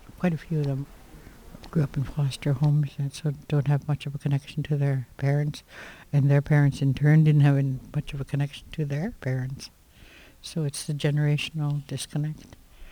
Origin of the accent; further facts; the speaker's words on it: British Columbia, Canada; born there; I was born on Vancouver Island in 1939.